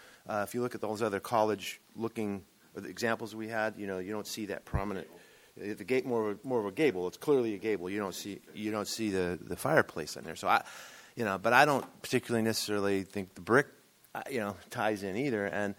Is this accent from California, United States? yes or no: yes; California, United States; born there; I was born in California, and I've seen a lot of missions.